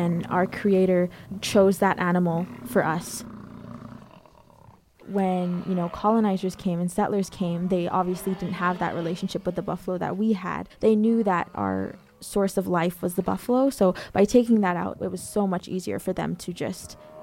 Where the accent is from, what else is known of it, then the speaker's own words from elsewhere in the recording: Alberta, Canada; I am from the Kainai Nation and the Bikani Nation. I'm 16 and I'm currently just a student in high school.